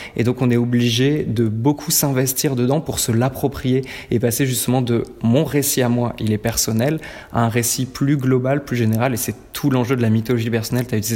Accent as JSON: {"language": "French", "region": "Nouvelle-Aquitaine", "country": "France", "tie": "born or raised there", "also_born_or_lived": "Orléans", "said": "je sors ça d'Orléans, j'y ai passé 5 ans et je reviens un petit peu dans les Landes, à Angres, là où j'ai grandi"}